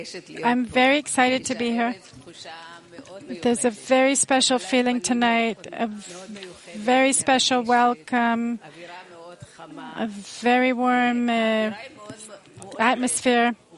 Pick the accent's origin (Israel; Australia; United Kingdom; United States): Israel; Zikhron Ya'akov, Haifa District; from Zichron.